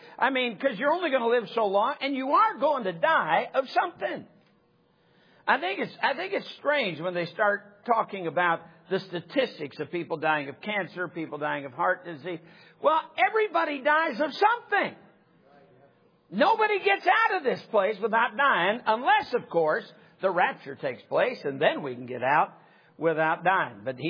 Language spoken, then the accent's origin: English; Michigan, United States; I mean, I'm from Michigan. That's silly.